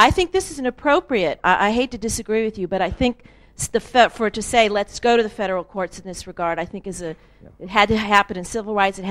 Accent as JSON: {"language": "English", "country": "United States", "said": "Yeah, I'm an American."}